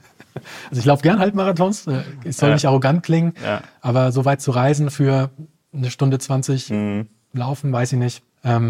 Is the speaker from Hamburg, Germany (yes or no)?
yes; Hamburg, Germany; Und Berlin, ich meine, ist um die Ecke irgendwie bei uns in Hamburg.